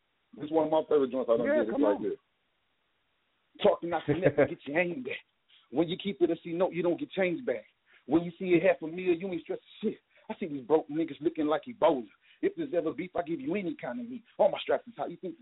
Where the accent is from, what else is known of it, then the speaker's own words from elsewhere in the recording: Minnesota, United States; now in Alabama, United States; I'm from Minnesota, but I moved down to Alabama just, you know, to try to further my career with this music.